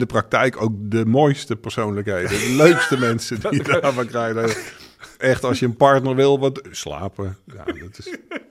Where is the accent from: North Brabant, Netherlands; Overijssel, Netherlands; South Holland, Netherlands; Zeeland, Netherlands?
Zeeland, Netherlands; En bij ons in Zeeland zeiden ze altijd, genoeg is feest.